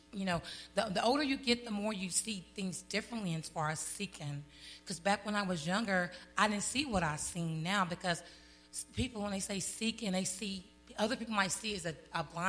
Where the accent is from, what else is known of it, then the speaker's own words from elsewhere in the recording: Oklahoma, United States; And so now that I'm here, I'm actually from Oklahoma. I've been here for almost 6 months now.